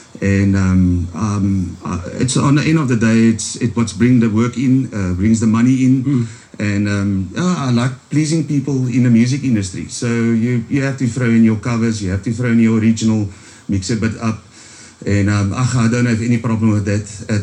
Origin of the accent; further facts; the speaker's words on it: Benoni, Gauteng, South Africa; born there; also born or lived in Western Cape, South Africa; I was born in Benoni, lived my whole life in the Western Cape when I was a grown-up as a musician.